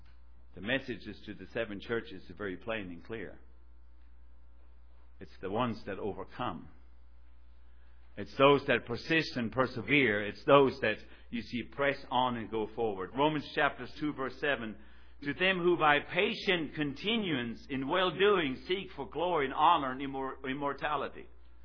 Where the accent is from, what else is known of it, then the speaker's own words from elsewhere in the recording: Germany; moved away as an adult; Those of you visitors that are here this morning, I'm born and raised in Germany. Came over here at the age of 19. I've been living here since then, off and on.